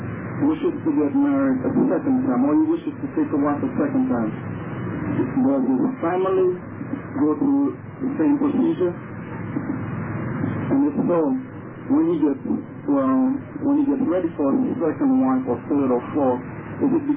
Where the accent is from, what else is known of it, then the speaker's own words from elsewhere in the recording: Roseville, Dominica; I'm from Roseville, Dominica.